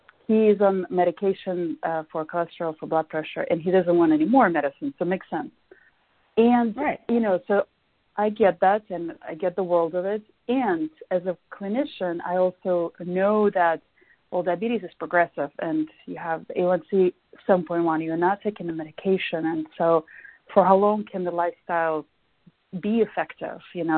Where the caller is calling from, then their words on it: San Jose, California, United States; I'm calling from San Jose, California.